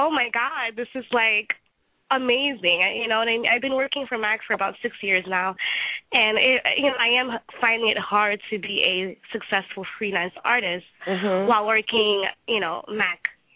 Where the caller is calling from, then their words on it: Montclair, New Jersey, United States; I'm calling from Montclair, New Jersey.